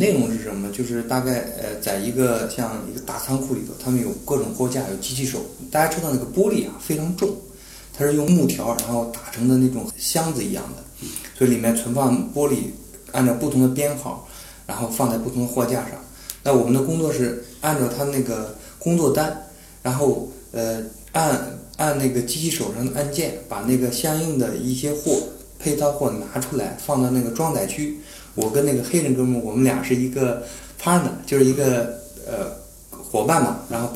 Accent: Northeast China, China; accent: Northeastern Mandarin; 我们东北话有一句叫“傻小子睡凉炕，全民火力壮”。

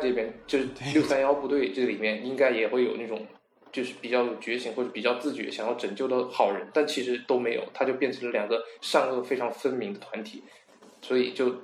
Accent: South Korea; 因为正常来讲我韩国人没有这种习惯

